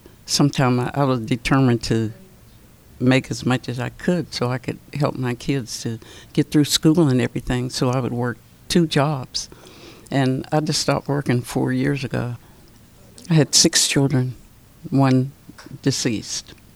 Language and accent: English; Clarksburg, West Virginia, United States; I'm from Clarksburg, West Virginia. It was a very small town. Everybody knew everybody.